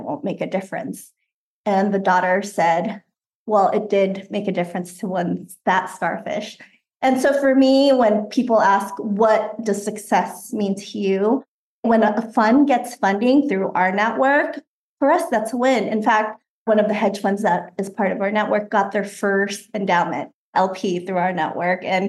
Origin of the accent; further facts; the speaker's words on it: Stockton, California, United States; I grew up in Stockton, California. So it's about an hour and a half away from Sacramento and San Francisco. And I went to an inner city high school, so I didn't get any exposure to finance.